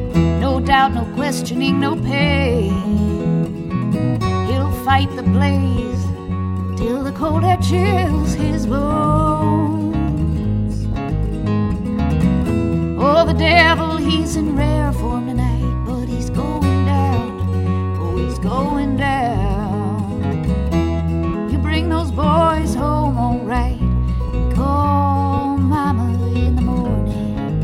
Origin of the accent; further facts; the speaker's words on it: Southern Pines, North Carolina, United States; And where I come from, my hometown is Southern Pines, North Carolina, and the longleaf pines grow there.